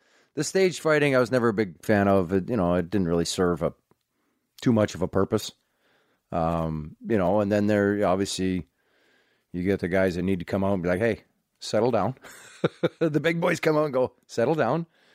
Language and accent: English; Dryden, Ontario, Canada; you ask me about growing up in Dryden, he left. When I got to high school, he left to go play junior hockey in Thunder Bay.